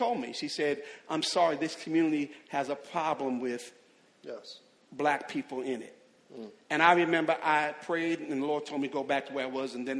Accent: Jersey City, New Jersey, United States; now in South Carolina, United States; even though I'm from Jersey City, New Jersey

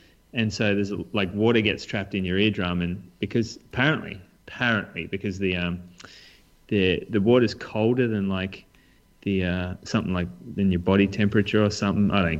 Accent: Anglesea, Victoria, Australia; growing up in Anglesey we used to make fun of.

